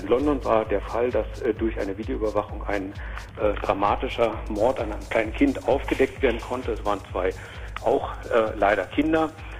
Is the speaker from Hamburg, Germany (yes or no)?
no; Berlin, Germany; born there; ich bin gebürtiger Berliner